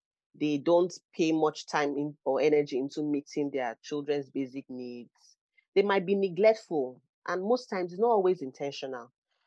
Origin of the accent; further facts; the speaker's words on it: Nigeria; growing up in Africa, I'm sure, growing up in Nigeria, many parents would agree that this was what, this was the style of parenting they were, their parents had exhibited